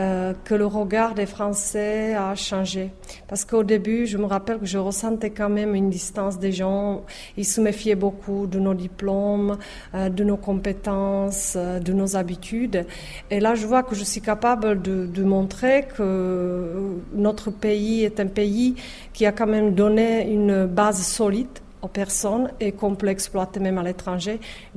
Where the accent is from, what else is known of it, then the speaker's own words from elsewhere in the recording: Czechia; French is a second language; now in France; parce qu'on est loin de la République tchèque, mais on est toujours tchèque.